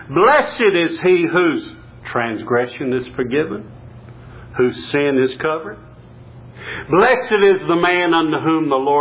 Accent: the South, United States; born there; And I'm glad I was born in the South, too.

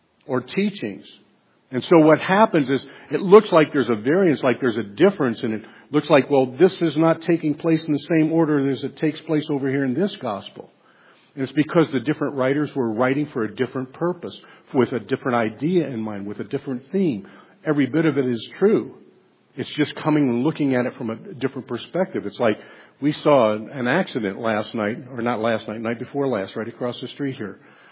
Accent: Ohio, United States; If I said to you … I grew up in Ohio, and I owned a pool hall, and I married … All of that's true.

